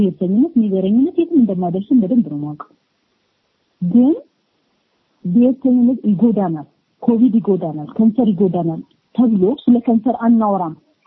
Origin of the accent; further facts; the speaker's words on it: Amhara, Ethiopia; እኔ ከዛ ክልል ስለመጣሁ ቴዎሎጂ ያደኩት እዛም ስለሆነ